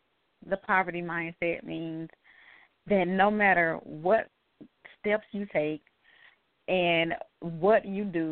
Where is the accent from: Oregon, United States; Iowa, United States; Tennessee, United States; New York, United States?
Tennessee, United States; Chattanooga; I grew up in Chattanooga, Tennessee. You know, I grew up in the projects.